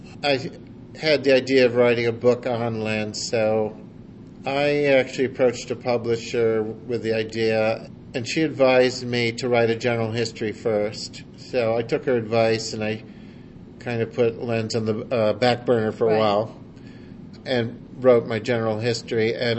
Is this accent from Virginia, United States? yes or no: no; Boston, Massachusetts, United States; When he found out that I was from Boston, he pulled out his book